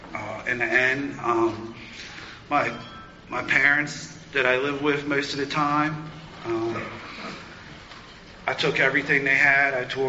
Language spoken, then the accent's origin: English; United States; I'm from Carroll County